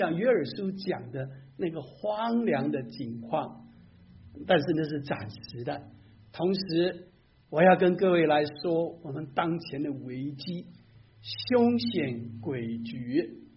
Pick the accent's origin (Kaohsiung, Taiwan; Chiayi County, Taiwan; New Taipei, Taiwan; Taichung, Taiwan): Kaohsiung, Taiwan; 我记得我小时候在家乡高雄西子湾海边游泳的时候